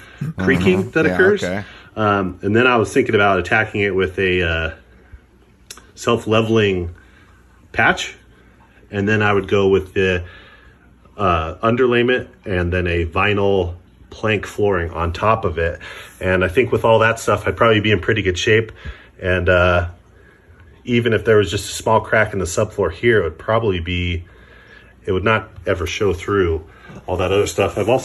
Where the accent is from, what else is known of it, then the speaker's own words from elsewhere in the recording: Idaho, United States; I'm from Idaho.